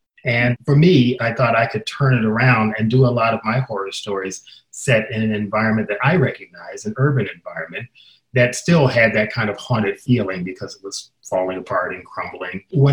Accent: Chicago, Illinois, United States; I grew up in Chicago. Chicago is, as we all know, a major big city

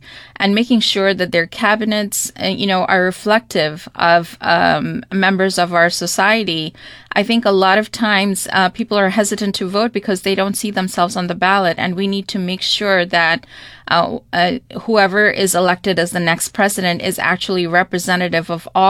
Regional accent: United States; We want to make sure we're building our collective power as American Muslims.

